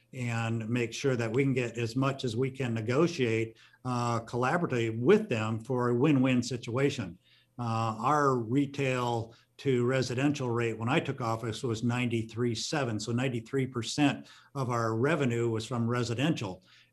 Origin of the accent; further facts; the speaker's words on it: West Coast, United States; I'm from the West Coast most of my life.